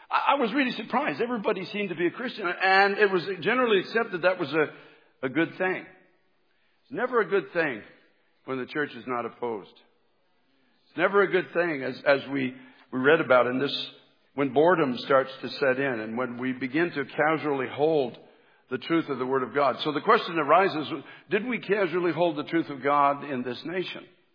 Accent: Canada; now in United States; I came from Canada, which is a very liberal country

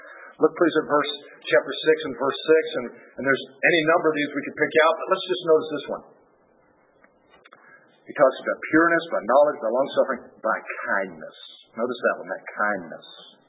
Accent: Ohio, United States; Well, I have to say this, since I'm from Ohio and I like football, I'm really hoping Ohio State will win tomorrow.

